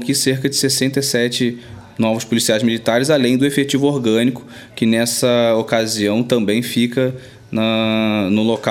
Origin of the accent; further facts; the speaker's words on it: Rio de Janeiro, Brazil; now in São Lourenço do Sul, Brazil; eu sou de outro estado, eu sou do Rio de Janeiro, eu já me considero um sulista.